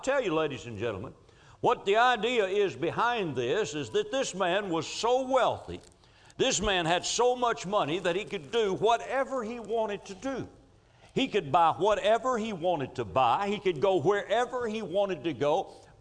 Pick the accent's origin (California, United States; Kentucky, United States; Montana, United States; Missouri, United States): Kentucky, United States; I've talked to several of you about where I grew up down in Rockcastle County, Kentucky, and some of you are very familiar with that part of the country.